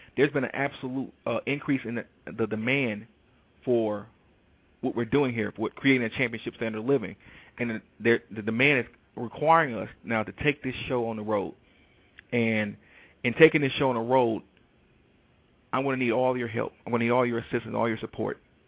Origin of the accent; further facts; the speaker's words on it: Detroit, Michigan, United States; Now, those of you who know me, I am from Detroit, Michigan.